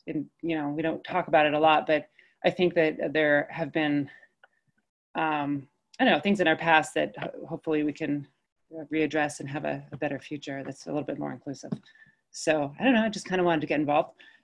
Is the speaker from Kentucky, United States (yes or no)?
no; Bellingham, Washington, United States; I'm originally from Bellingham. I moved away to go to school, but I grew up here. And most of my parents are immigrants.